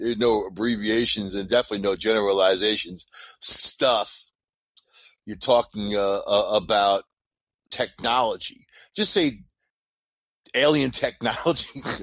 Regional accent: Nevada, United States; Being I'm from Nevada and Area 51 is my backyard full of stuff.

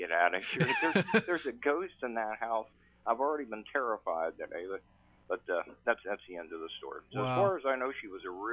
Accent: Wheeling, West Virginia, United States; Right here in Wheeling.

